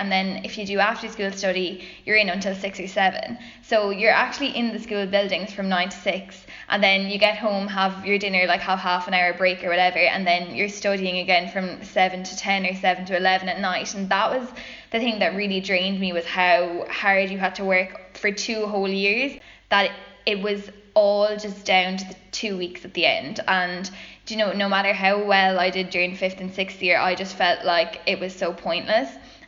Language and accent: English; Tipperary, Munster, Ireland; I'm from Tipperary